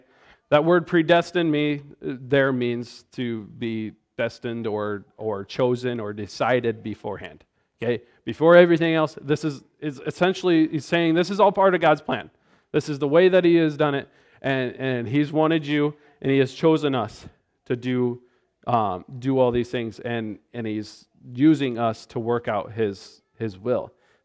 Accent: Iowa, United States; back in Iowa, when I grew up in Iowa

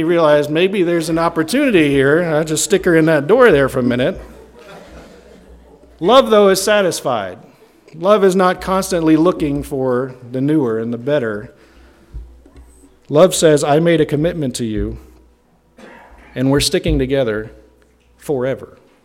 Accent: Maryland, United States; But where I grew up in the East Coast, outside of Maryland, the victim of choice was West Virginia.

